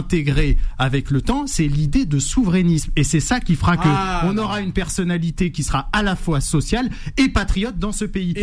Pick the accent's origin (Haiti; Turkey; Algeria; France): Algeria; Je suis algérien.